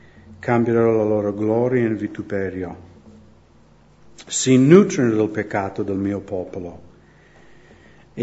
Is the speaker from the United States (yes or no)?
yes; United States; Italian is a second language; io sono americano, sono pastore della Chiesa Evangelica di Montebelluna.